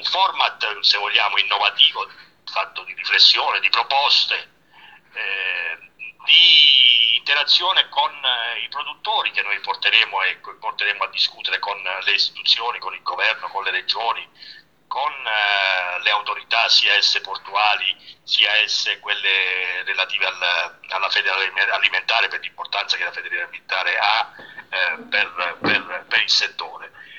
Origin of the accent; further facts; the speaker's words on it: Basilicata, Italy; io che sono lucano